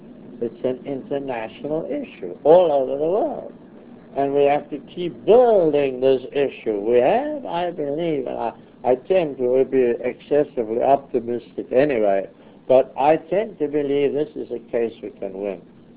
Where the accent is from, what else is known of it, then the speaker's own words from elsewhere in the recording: Port Elizabeth, Eastern Cape, South Africa; He was hanged, came from my hometown, Port Elizabeth, was hanged in Pretoria.